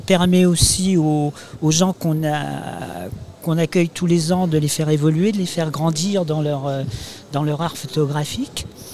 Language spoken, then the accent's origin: French; Brittany, France; j'ai de la famille dans le Morbihan, j'ai mon cousin, mais moi, je suis breton.